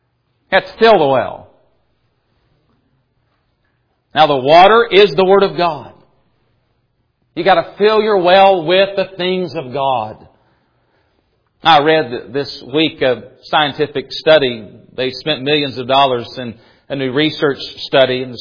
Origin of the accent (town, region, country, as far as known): Tennessee, United States